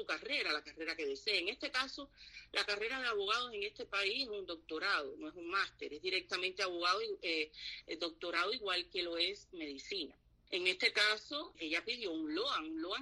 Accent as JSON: {"language": "Spanish", "country": "Cuba", "also_born_or_lived": "Spain", "moved": "yes", "said": "yo me fui para España, yo viví muchos años en España y en el 2005 vine para acá con mi hija. Y bueno, nada, como toda cubana"}